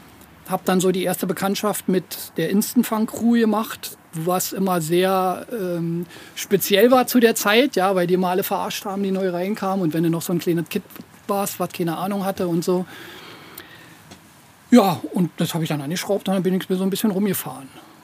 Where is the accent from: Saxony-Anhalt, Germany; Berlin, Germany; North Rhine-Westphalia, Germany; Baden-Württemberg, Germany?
Berlin, Germany; und ich bin in Tempelhof groß geworden